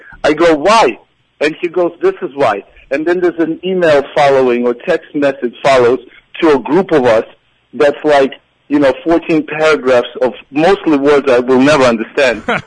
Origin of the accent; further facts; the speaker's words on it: Brooklyn, New York, United States; Listen, I grew up playing ball in Brooklyn.